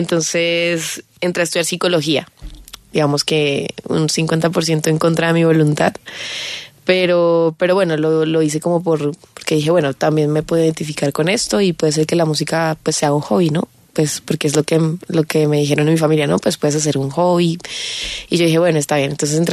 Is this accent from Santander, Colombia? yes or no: yes; Bucaramanga, Santander, Colombia; No, yo soy de Bucaramanga, yo soy santandereana.